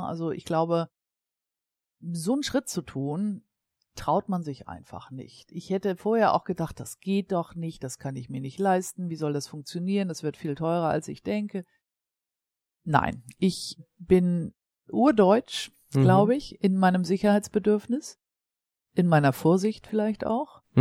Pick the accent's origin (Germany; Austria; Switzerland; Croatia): Germany; Hamburg; Als Hamburgerin und zudem bin ich aus St. Georg, also … ist hier um die Ecke geboren